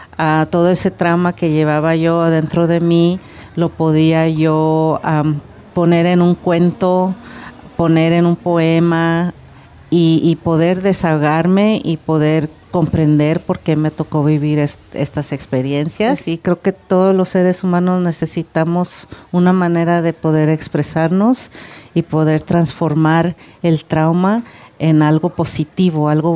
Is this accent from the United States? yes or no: yes; Los Angeles, California, United States; llegué sin permiso y crecí en Los Ángeles con esos retos de tratar de aprender inglés, de navegar esa nueva cultura.